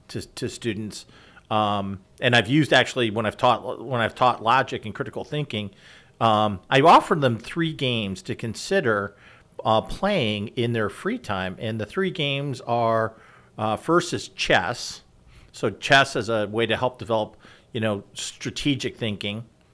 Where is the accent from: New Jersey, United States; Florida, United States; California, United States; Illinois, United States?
Illinois, United States; So we grew up in the Chicagoland area, so he would do the Chicago Tribune's crossword puzzle